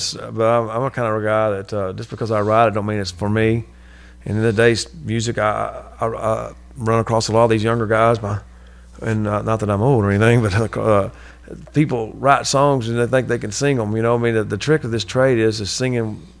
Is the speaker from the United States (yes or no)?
yes; Marble Falls, Texas, United States; also born or lived in Hillsboro / Abbott / Waco; Marble Falls, you know, up and down 35, you know, Hillsboro, Abbott, Waco. My family moved a lot, so we were all up and down 35 pretty much.